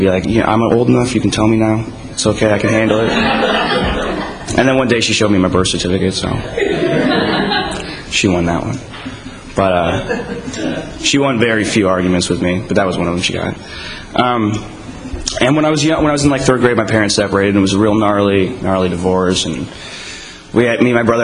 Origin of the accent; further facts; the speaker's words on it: California, United States; so I grew up in California in a little town right outside of, 10 miles outside of San Francisco.